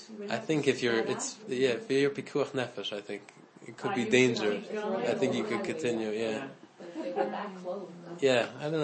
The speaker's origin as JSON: {"language": "English", "town": "Atlanta", "region": "Georgia", "country": "United States", "said": "And mentioning before that I'm from Atlanta, personally, I'm sure everyone's been following the news with all the hurricanes."}